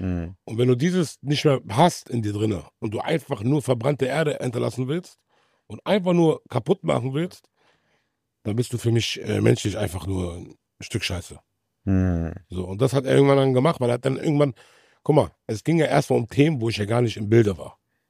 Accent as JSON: {"language": "German", "region": "Berlin", "country": "Germany", "said": "Ich komme aus Neukölln"}